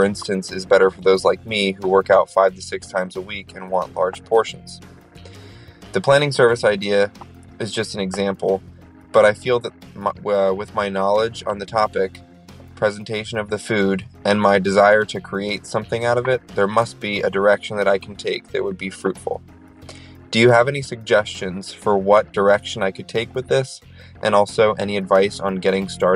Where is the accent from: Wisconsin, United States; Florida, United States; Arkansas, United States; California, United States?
California, United States; Santa Barbara; I'm from Santa Barbara, California.